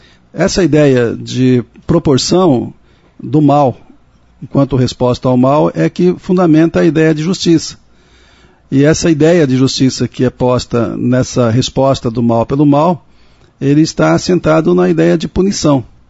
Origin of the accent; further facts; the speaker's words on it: Maringá, Paraná, Brazil; Eu fiz a graduação em Direito aqui em Maringá. Eu sou natural de Maringá.